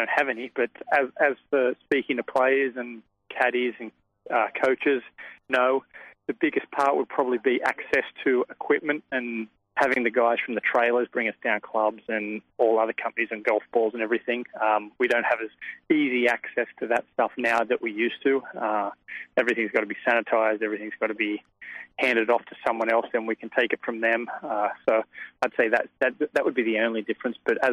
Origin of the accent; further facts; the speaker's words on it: Sydney, New South Wales, Australia; now in United States; growing up in Sydney, we always went to the beach and always went swimming and had fun. But I live in Arizona now.